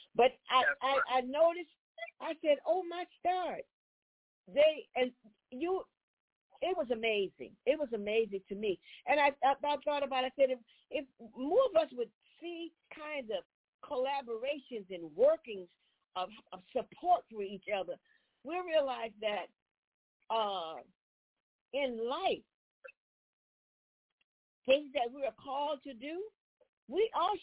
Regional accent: the South, United States; And so I'm from the South

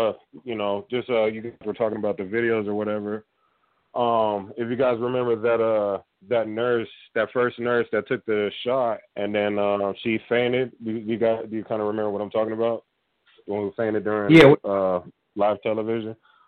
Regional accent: Las Vegas, Nevada, United States; now in Utah, United States; I'm from Vegas. I'm in Utah

